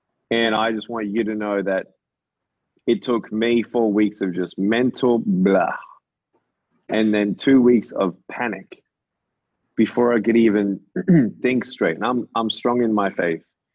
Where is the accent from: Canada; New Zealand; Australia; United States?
Australia; born there; when I was born in Australia.